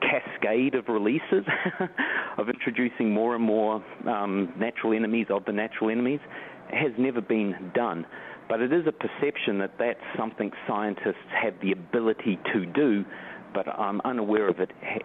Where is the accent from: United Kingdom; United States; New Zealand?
New Zealand; and I'm from New Zealand and I've seen the damage that, ferrets, stoats and weasels have done to New Zealand's native birds